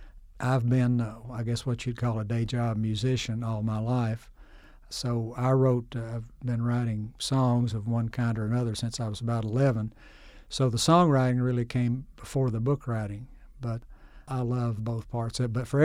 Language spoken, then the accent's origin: English; Kentucky, United States; I grew up in Jackson County. I can tell sometimes people are from different counties. If you're not familiar with the accent, it all sounds the same. But these rhymes try to capture that flavor of Eastern Kentucky language.